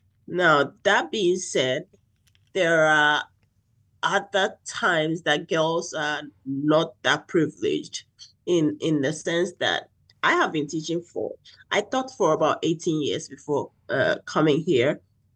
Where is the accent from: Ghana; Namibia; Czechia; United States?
Ghana; English is a second language; I did not live in a nuclear family growing up. In my culture, we have a lot of family members living together in the same house, so I grew up with a lot of cousins